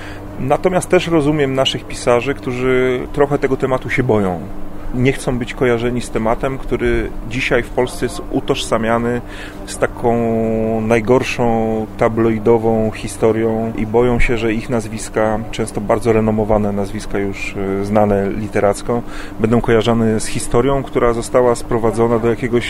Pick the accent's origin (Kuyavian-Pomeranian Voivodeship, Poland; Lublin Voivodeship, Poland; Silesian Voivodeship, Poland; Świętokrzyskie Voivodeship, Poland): Kuyavian-Pomeranian Voivodeship, Poland; Bydgoszcz; sam pochodzę z Bydgoszczy, karierę robię w Warszawie, a mieszkam obecnie na Podlasiu.